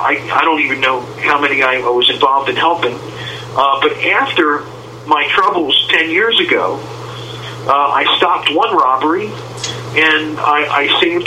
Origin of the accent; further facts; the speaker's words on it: Williamstown, New Jersey, United States; I'm from Williamstown originally, halfway between Atlantic City and Philadelphia.